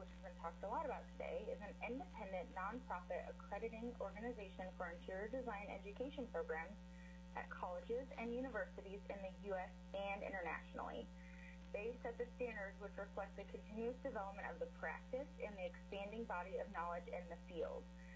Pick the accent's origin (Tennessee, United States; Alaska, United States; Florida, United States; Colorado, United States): Alaska, United States; Anchorage; I am an NCIDQ certified interior designer, born and raised in Anchorage, Alaska